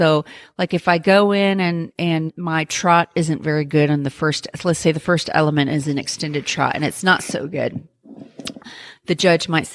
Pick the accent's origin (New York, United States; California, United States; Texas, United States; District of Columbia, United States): Texas, United States; Kemp; from Kemp, Texas.